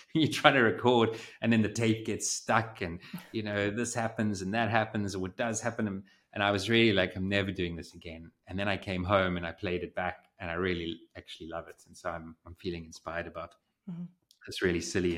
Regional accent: Cape Town, Western Cape, South Africa; because I'm from Cape Town and there are no koras in Cape Town.

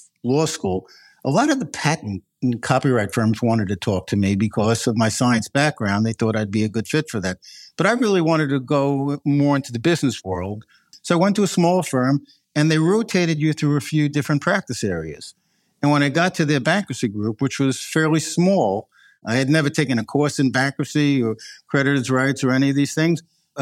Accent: New York, United States; I grew up in Long Island in Northwood Mare, South Shore, in the Five Towns area.

